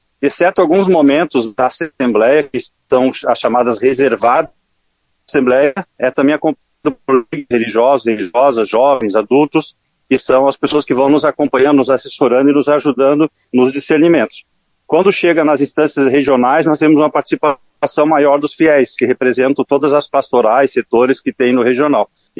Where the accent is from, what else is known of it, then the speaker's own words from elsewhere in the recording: Rio Grande do Sul, Brazil; Eu sou gaúcho, sou daqui do estado.